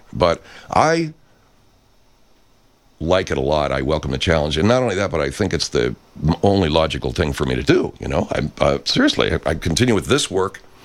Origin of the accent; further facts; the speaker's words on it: California, United States; I'm from California, and I probably got a redder neck than a lot of rednecks, which I believe.